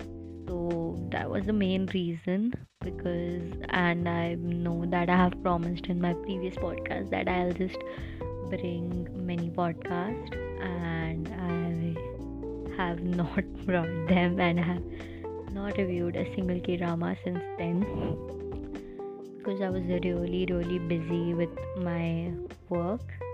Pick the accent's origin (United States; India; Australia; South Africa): India; I'm an Indian brown girl reviewing K-dramas here.